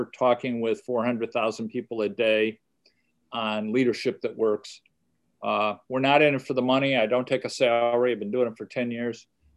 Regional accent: Chicago, Illinois, United States; I grew up in Chicago, went to college and graduate school at Northwestern University, Kellogg.

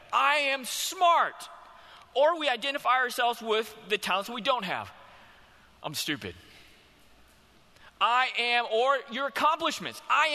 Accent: Houston, Texas, United States; That was from my house in Houston, growing up in Houston. It was a 10.5-hour drive to Lubbock, Texas, to Texas Tech University.

